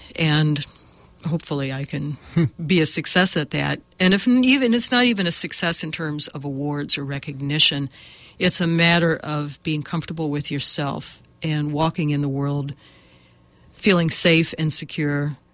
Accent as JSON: {"language": "English", "region": "Midwest", "country": "United States", "tie": "born or raised there", "lives_now": "California, United States", "said": "I grew up in the country in the Midwest, and that really served me well because we were part of a small cluster of houses, but mostly I had open fields to play in."}